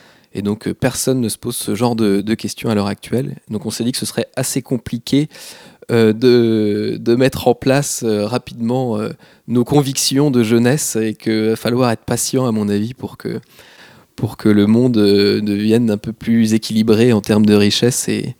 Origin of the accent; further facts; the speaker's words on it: France; Finalement, quand on est français, c'est assez facile d'obtenir des visas pour n'importe quel pays.